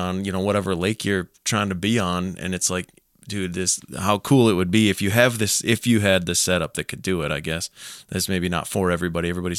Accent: Minnesota, United States; I grew up in Minnesota

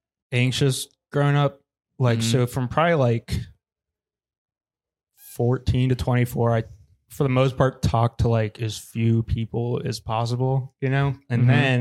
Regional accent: Columbus, Ohio, United States; I'm from Columbus, Ohio.

